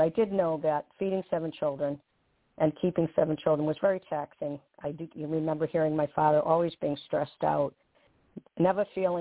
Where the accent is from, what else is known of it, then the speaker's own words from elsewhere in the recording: New England, United States; One thing, you know, it's we're from New England, and people always tell us to slow down.